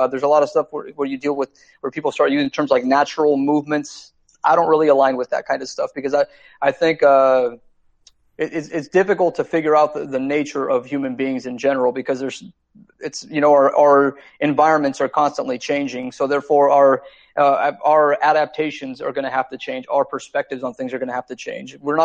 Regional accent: Seattle, Washington, United States; I moved up here from the Northwest originally, and I just decided to come back home. So I'm actually now in Seattle, Washington.

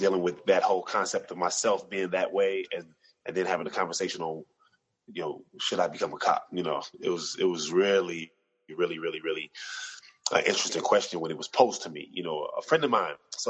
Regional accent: Chicago, Illinois, United States; Born and raised in the South Side of Chicago. I've pretty much been all over Chicago for the most part

